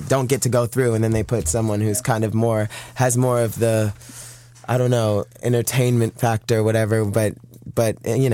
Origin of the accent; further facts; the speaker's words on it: Los Angeles, California, United States; moved away as an adult; Yes, I'm from Los Angeles in California.